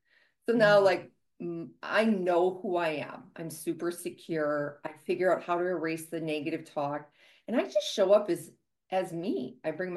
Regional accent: Wisconsin, United States; I was born here in Wisconsin, where I now reside again in my hometown. And we grew up dairy farming, milking cows, baling hay, picking rocks.

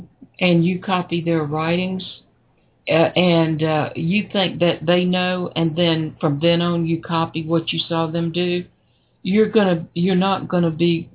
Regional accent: the South, United States; just to prove I'm a Southerner.

